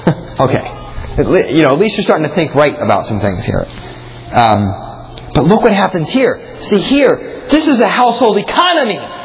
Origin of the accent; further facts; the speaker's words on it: Pennsylvania, United States; And again, I was growing up in Pennsylvania. I was a hardcore Yankee.